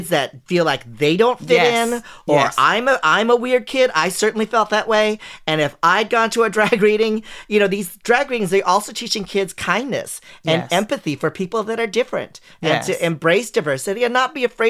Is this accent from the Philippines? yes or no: yes; Philippines; I'm Filipino.